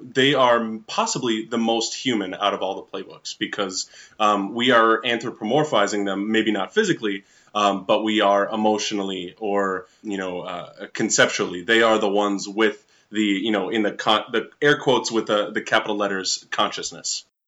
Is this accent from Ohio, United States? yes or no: no; Minnesota, United States; I think that it's where I grew up. I am from Minnesota, where there is a river or a lake within spitting distance.